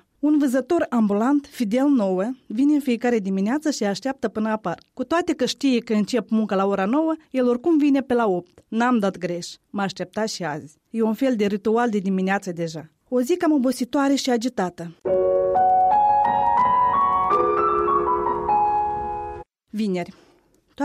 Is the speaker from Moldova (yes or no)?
yes; Băxani, Sîngerei District, Moldova; cum ar fi fost copilăria mea în Baxani